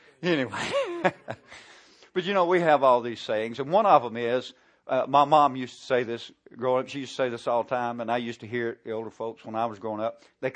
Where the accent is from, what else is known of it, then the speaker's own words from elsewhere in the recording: the South, United States; you know, I grew up in the South. So we had, and not just in the South, but in the country in the South.